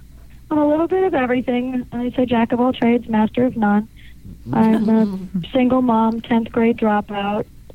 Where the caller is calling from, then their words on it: Fort Lauderdale, Florida, United States; also born or lived in Los Angeles; I am in sunny Fort Lauderdale.